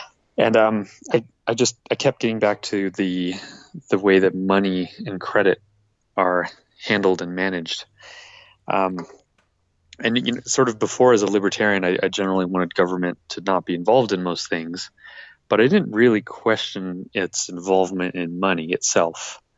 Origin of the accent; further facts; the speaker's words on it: Keystone, Colorado, United States; now in Denver, United States; Yeah, I grew up in Keystone, Colorado, up in the mountains, in the ski areas.